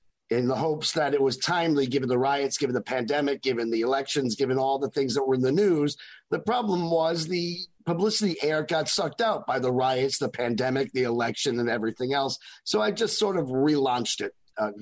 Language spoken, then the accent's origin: English; New York City, New York, United States; born there; I'm a New York City born liberal, lowercase L Jew in the entertainment industry.